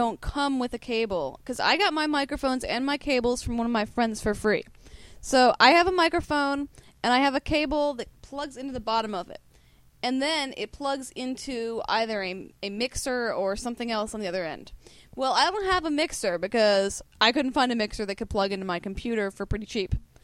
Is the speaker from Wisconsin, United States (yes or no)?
no; Georgia, United States; born there; I was born in Georgia. I'm me saying I'm from Georgia even though I haven't lived there ever.